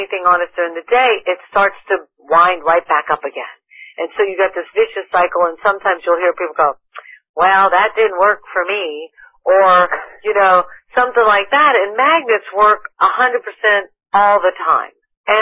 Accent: New Orleans, Louisiana, United States; now in Florida, United States; No, I'm originally from New Orleans.

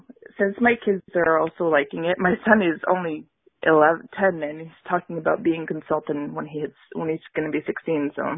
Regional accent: Montreal, Quebec, Canada; English is a second language; also born or lived in Ottawa / Les Îles de la Madeleine; I was born in Ottawa, and then we moved to a small island called Les Îles de la Madeleine in Quebec. And then we moved to Montreal after that. And we've been here for 16 years.

